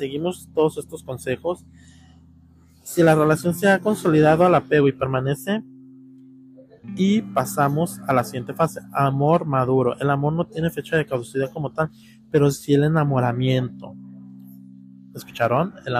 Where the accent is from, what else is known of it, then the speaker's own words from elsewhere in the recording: Mazatlán, Sinaloa, Mexico; Y no es cierto, soy de Mazatlán, Sinaloa.